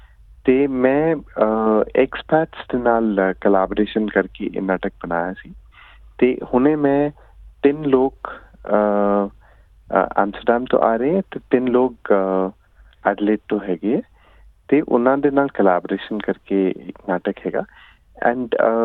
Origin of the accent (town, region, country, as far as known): Punjab, India; born or raised there